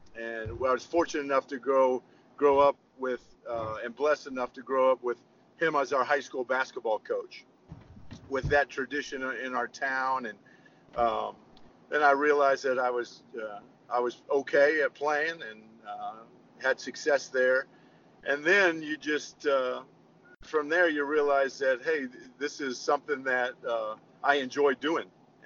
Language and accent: English; Warsaw, Indiana, United States; So I grew up in a small town, northern Indiana, Warsaw Community High School.